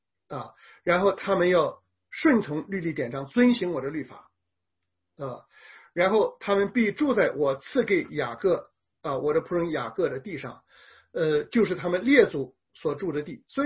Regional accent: China; 我们中国人是不知道有救主的啊

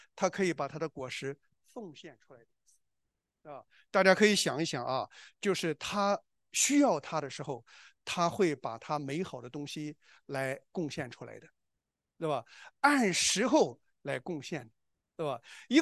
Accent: China; 我是中国人

